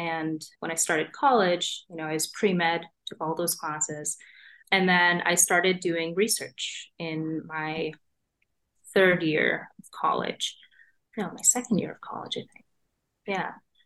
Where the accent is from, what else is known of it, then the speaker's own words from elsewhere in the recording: Rochester, Minnesota, United States; I think we got really lucky growing up in Rochester, Minnesota, because there was a great public school system, just a lot of support. And it was a pretty diverse community at the same time.